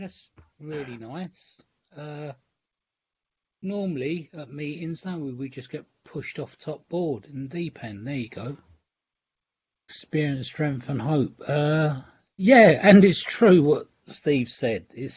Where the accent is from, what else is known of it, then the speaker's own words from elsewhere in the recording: London, United Kingdom; Came from central London. I grew up in Clerkenwell in the city of London.